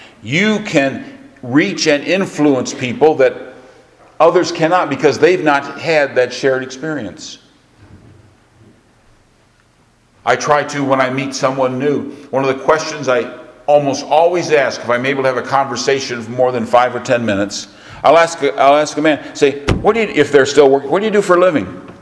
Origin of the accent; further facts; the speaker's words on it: Vicksburg, Michigan, United States; You know, my wife and I are both born in southern Michigan. I was born in the Franklin Community Hospital in Vicksburg, Michigan. The hospital was actually a converted house with a wing on the back of it. It wasn't too much. I was raised in one home.